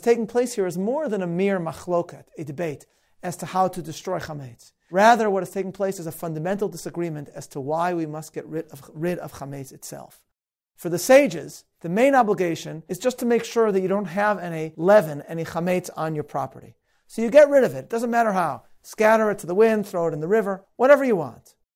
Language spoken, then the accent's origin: English; Chicago, Illinois, United States; some of you may know that I'm from Chicago. I was raised in Chicago.